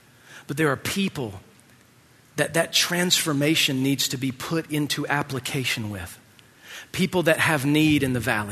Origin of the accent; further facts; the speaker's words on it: Georgia, United States; growing up in Georgia, I've seen the Blue Ridge Mountain and the Appalachian Mountains